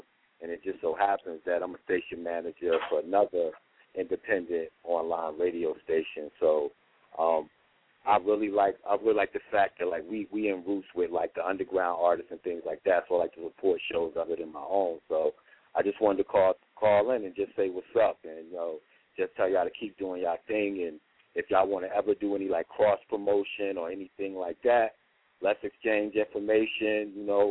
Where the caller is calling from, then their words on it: New Jersey, United States; I'm calling from Jersey.